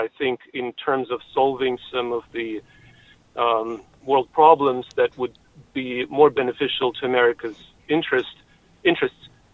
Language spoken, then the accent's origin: English; Russia; I am originally from Russia